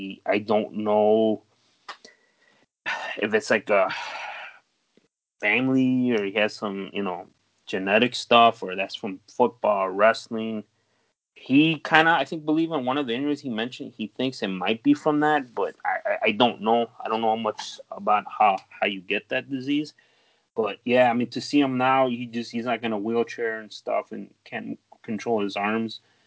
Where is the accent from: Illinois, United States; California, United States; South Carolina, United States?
Illinois, United States; Chicago; you know, in this town, we're from Chicago.